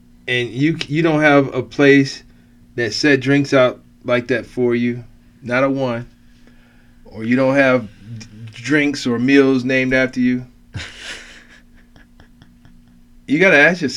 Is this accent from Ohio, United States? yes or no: yes; Cleveland, Ohio, United States; This is where I grew up. I'm from Cleveland.